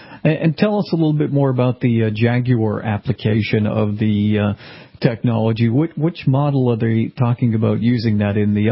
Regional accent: Boston, Massachusetts, United States; I can now hear it in my hometown of Boston once again.

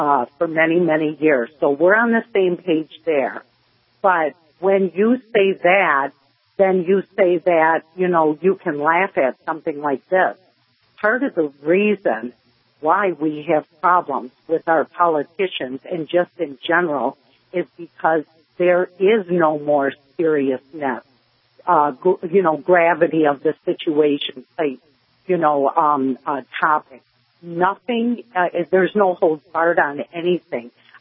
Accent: United States; I'm in this country, I'm an American.

